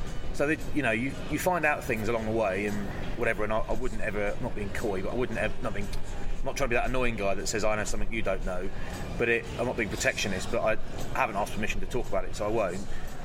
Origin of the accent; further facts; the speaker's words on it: South East England, United Kingdom; You know, I'm from Kent